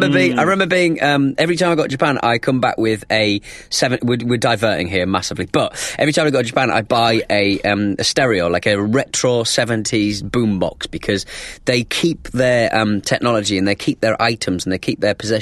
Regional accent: United Kingdom; being British.

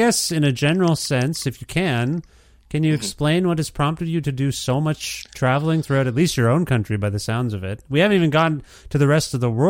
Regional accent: Canada; I'm Canadian.

